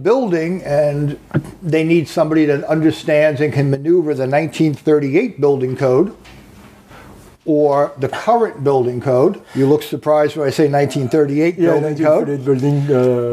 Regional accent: New York, United States; Born and raised on Long Island.

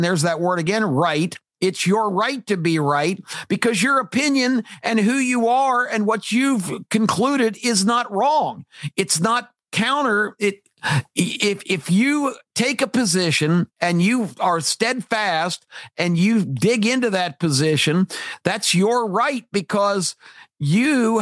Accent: United States; because I am an American who believes in this country, who believes in its potential.

